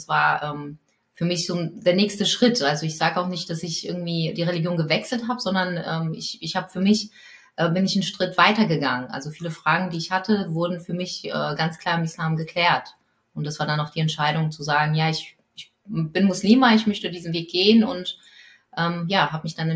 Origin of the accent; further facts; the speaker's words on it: Poland; als Polin und katholisch